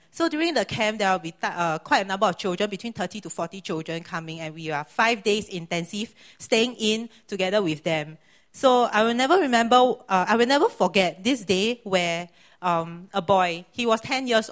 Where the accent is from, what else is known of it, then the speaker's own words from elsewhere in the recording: Singapore; I'm Singaporean. And I come from a family from a Taoist and ancestral worship background.